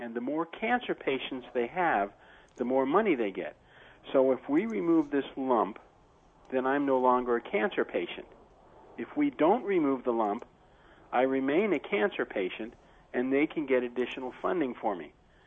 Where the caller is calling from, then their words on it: Tacoma, Washington, United States; I'm calling from Tacoma, Washington. I am a long-term listener, first-time caller.